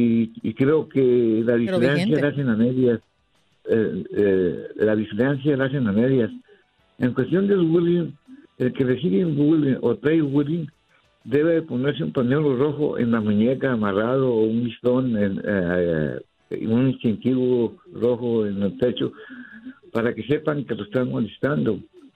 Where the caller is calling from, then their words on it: Los Fresnos, Texas, United States; Hablo de los Fresnos.